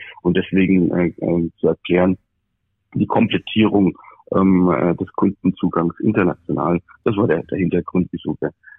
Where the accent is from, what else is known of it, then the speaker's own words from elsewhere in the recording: Nuremberg, Bavaria, Germany; ich war da im Eigenhandel für ein Jahr in meiner Heimatstadt in Nürnberg.